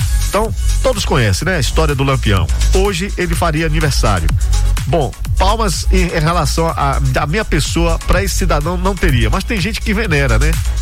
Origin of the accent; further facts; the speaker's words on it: Northeast Region, Brazil; Olha, gente, eu sou nordestino, hein? Sou nordestino, então posso falar com propriedade.